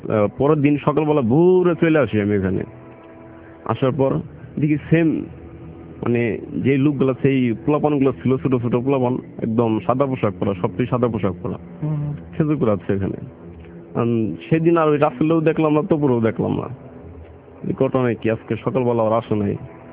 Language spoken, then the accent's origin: Bangla; Dhaka, Dhaka Division, Bangladesh; এই ঘটনাটার পরে আমি ঢাকা চলে আসি, পরে থেকে আমি এইখানেই বড় হয়েছি।